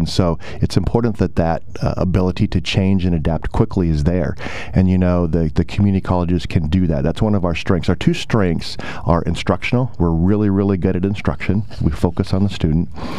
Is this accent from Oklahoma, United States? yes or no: yes; Oklahoma, United States; obviously, I come from Oklahoma and I represent the nation's rural colleges and higher education in general in rural America.